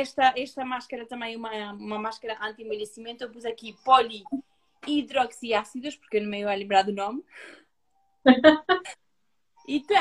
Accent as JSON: {"language": "Portuguese", "country": "Uruguay", "said": "sou do Uruguai"}